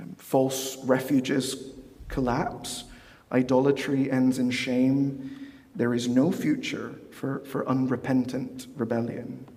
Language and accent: English; Peru; now in United States; That was the case going back home to Peru in 2021. My hometown had grown so much. There was so much more crime. It was so much dirtier. It wasn't what I remembered it to be.